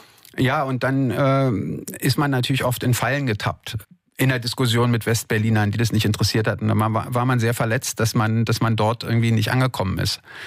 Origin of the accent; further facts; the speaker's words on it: East Germany, Germany; Und man wollte sich auch nicht gleich immer als Ossi outen.